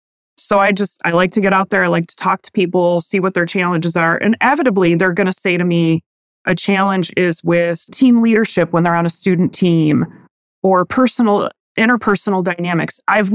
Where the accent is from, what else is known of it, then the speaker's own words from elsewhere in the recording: Michigan, United States; I grew up in Michigan, about 30 minutes away from now my alma mater, the University of Michigan.